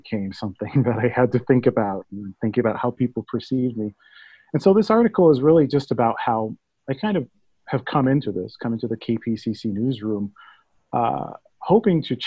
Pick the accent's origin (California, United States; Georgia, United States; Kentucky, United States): California, United States; Los Angeles; I grew up in West Los Angeles and race wasn't really a topic that we talked about there. I grew up as a mixed kid.